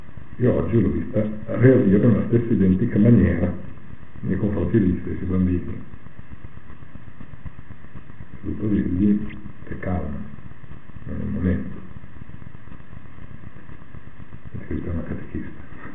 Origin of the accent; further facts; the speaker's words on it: Emilia-Romagna, Italy; nelle valli da dove vengo io, cioè io ero fuori la pianura, ma le valli subito sopra, sopra Bologna